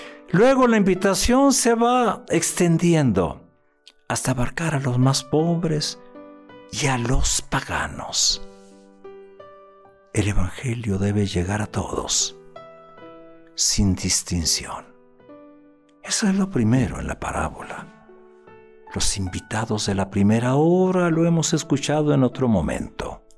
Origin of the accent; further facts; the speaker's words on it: Sonora, Mexico; yo soy nativo del estado de Sonora y allá desde pequeños en escuela nos enseñaron la historia